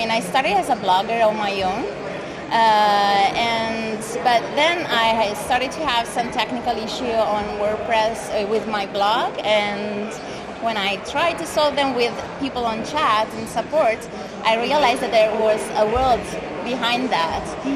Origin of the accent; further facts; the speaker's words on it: Italy; now in Barcelona, Spain; I'm from Italy, but I live in Spain, in Barcelona.